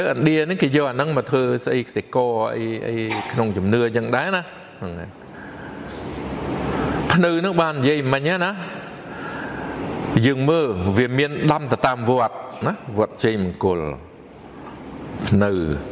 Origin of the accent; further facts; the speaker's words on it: Siem Reap, Cambodia; also born or lived in Phnom Penh; ខ្ញុំអ្នកសៀមរាបហើយខ្ញុំអ្នកអំពេញដែរការអប់រំរបស់ខ្ញុំនោះនៅអំពេញទេ